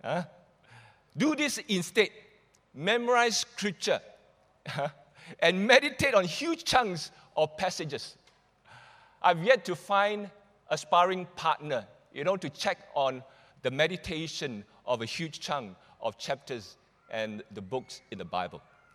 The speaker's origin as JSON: {"language": "English", "country": "Malaysia", "said": "I am Malaysian. I'm proud to be a Malaysian."}